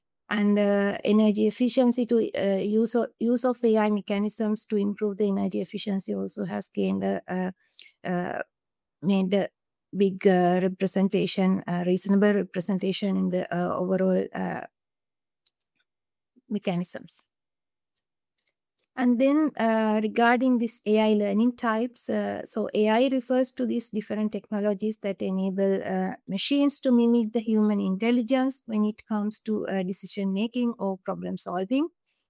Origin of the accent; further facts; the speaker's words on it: Finland; English is a second language; I am from Finland, ETT Research Center of Finland.